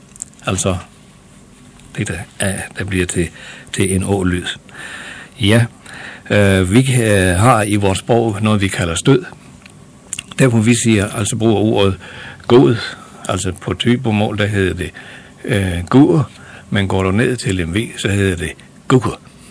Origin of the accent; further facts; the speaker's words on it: Skyrum, North Denmark Region, Denmark; min tilknytning, den er, kan du finde lige midt i Thy. Jeg er ude fra Skyrum, og der brugte vi jo det steds dialekt, og det har faktisk hængt ved mig alle årene